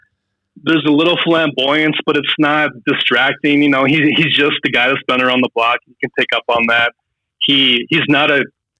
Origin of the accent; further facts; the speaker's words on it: Fargo, North Dakota, United States; I'm from Fargo, so people automatically think of the movie Fargo.